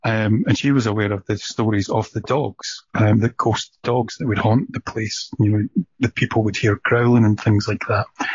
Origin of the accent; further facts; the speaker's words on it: Scotland, United Kingdom; even though I'm Scottish and the CH is a K.